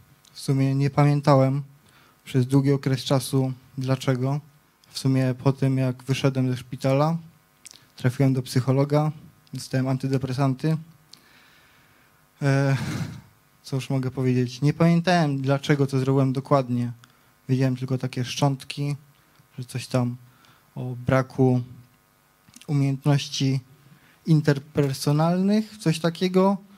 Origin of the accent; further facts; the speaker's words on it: Wieliczka, Lesser Poland, Poland; Przyjechałem z Wieliczki. Mam 23 lata.